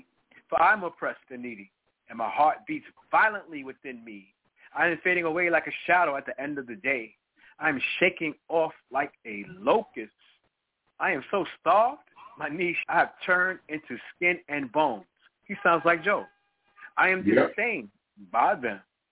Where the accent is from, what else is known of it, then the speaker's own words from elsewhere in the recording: New York, United States; I'm from New York. Y'all don't want to see the dark side.